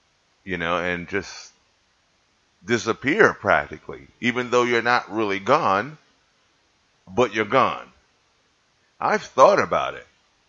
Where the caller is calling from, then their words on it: New York, United States; especially in New York, because I'm recording from Jamaica, Queens, New York.